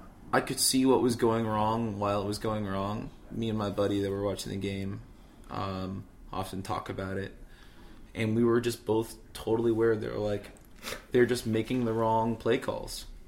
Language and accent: English; New England, United States; now in New York City, United States; I'm from … New England.